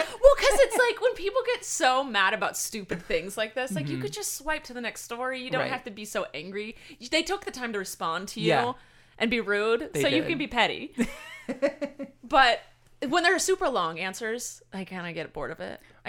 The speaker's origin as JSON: {"language": "English", "country": "United States", "said": "I want it now. I'm American."}